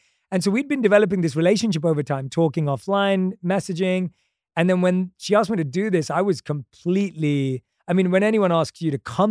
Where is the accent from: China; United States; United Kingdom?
United Kingdom; London; come on, I grew up in London. Like I loved movies growing up.